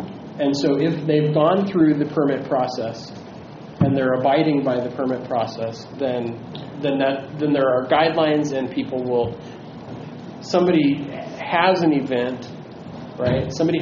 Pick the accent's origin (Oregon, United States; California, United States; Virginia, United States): California, United States; I grew up in Southern California, so I'm uninformed on this.